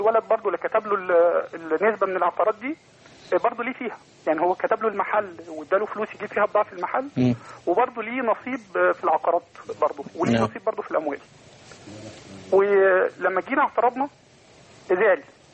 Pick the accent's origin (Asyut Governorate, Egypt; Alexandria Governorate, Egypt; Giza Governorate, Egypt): Asyut Governorate, Egypt; Asyut; من أسيوط.